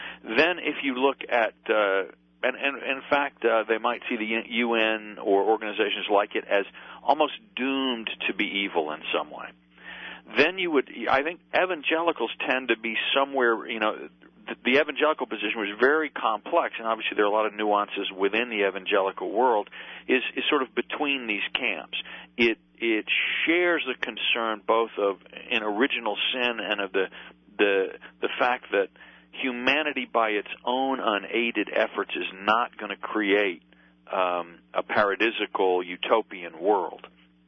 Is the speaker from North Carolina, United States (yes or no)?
yes; North Carolina, United States; I grew up in North and South Carolina